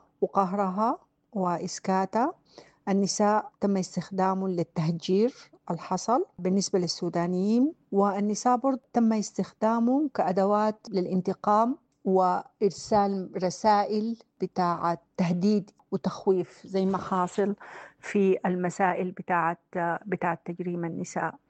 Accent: Sudan; وفي إيقاف الفظاعات اللي إحنا بنعاني منها كسودانيين.

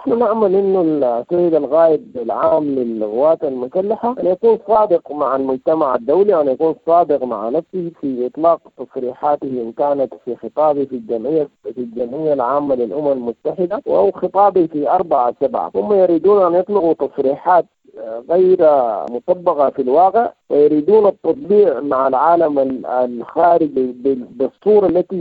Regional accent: Sudan; في بلدنا السودان الحالي ده

